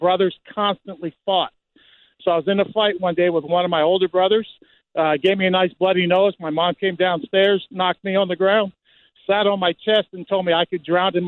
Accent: New Jersey, United States; born there; I was born in Jersey.

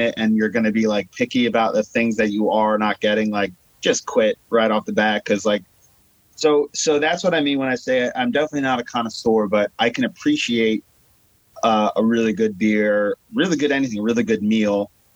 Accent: Long Island, New York, United States; And I'm from Long Island, New York.

